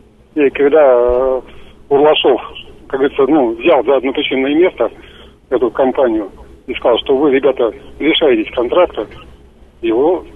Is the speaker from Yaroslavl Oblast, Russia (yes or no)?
yes; Yaroslavl, Yaroslavl Oblast, Russia; Я коренной ярославец.